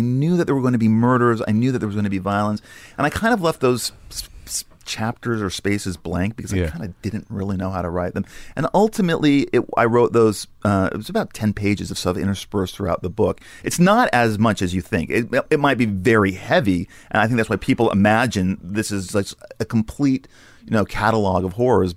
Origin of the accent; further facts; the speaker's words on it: Los Angeles, California, United States; I grew up in Sherman Oaks. We were middle class.